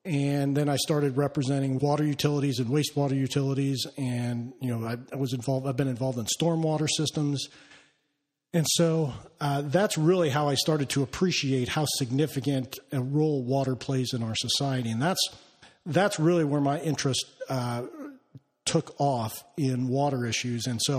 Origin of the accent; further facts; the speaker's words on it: Olympia, Washington, United States; I grew up in Olympia, Washington, and everyone says it rains out there all the time